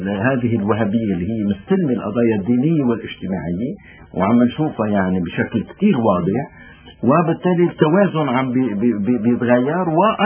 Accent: Lebanon; يعني من هون واحد بده يفهم أنه أنا كلبناني

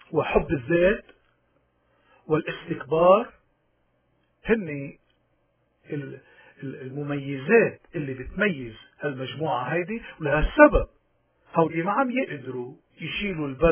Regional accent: Lebanon; هالنموذج اللي عندنا بلبنان اليوم العالم كله بحاجة له

